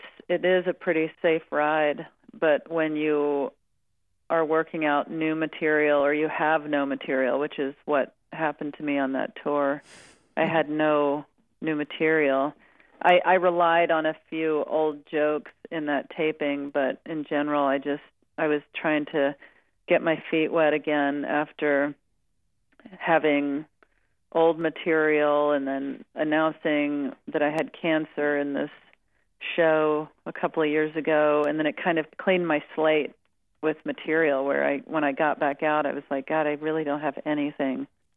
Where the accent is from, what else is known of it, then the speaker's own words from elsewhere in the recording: Spring, Texas, United States; also born or lived in Jackson, Mississippi / Pass Christian, Mississippi; Yeah, I was born in Jackson, Mississippi, and then we moved down to the Gulf Coast to Pass Christian, Mississippi. Mm-hmm. And then we moved to Spring, Texas, which is a smaller town outside of Houston.